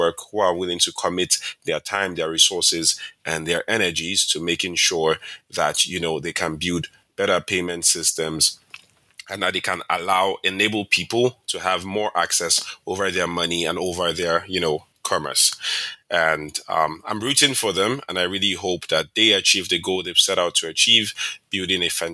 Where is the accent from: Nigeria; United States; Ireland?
Nigeria; as a Nigerian person